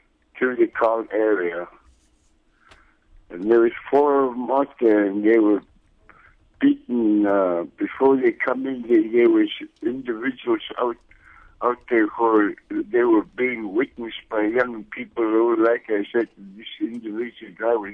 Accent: Bethel, Alaska, United States; Yeah, I'm from Bethel. I grew up with Bethel here when Bethel was on top of the riverbank, you know.

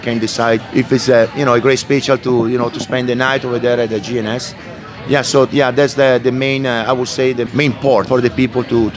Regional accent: Milan, Lombardy, Italy; English is a second language; now in Hot Springs, United States; because I'm from Milan, but basically my little town is above Milan, close to the foot of the Alps, big mountains.

